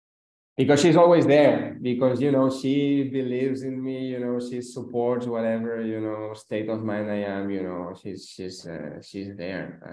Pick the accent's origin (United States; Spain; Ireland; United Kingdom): Spain; English is a second language; Especially I'm from Spain